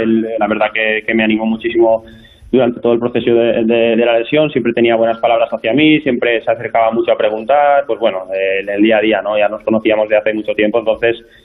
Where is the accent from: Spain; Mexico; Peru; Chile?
Spain; Villarreal, Valencian Community; sobre todo porque hubo mucha gente también de mi pueblo, la gente de Villarreal, por supuesto, que me han apoyado